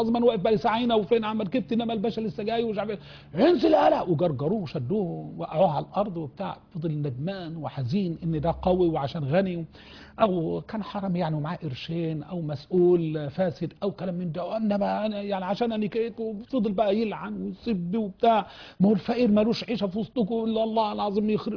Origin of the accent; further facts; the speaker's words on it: Egypt; انت عارف احنا مصريين بنحب نتفرج يعني